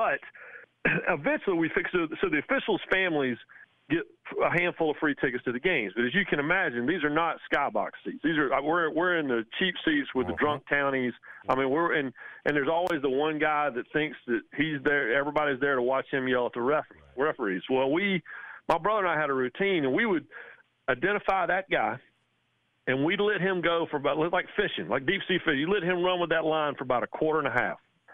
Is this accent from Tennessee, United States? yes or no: no; Raleigh, North Carolina, United States; I grew up in Raleigh, and my dad was an ACC official.